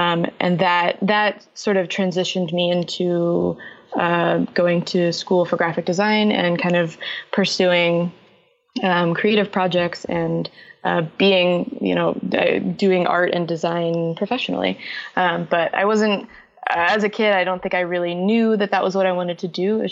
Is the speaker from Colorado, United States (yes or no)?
no; Texas, United States; moved away as an adult; Yeah, I was born and bred in Texas. I grew up in the Dallas-Fort Worth area, okay. And I lived there up through the end of high school, and then I hightailed it to the East Coast for college.